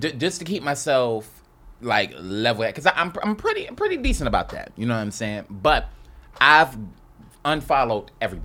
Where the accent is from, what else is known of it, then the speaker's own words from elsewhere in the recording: New York City, New York, United States; But I'm a New Yorker to my heart.